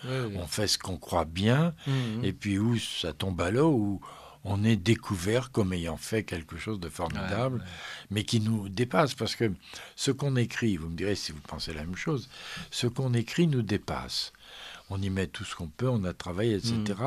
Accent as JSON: {"language": "French", "town": "Lisieux", "region": "Normandy", "country": "France", "tie": "born there", "said": "Je suis né à Lisieux"}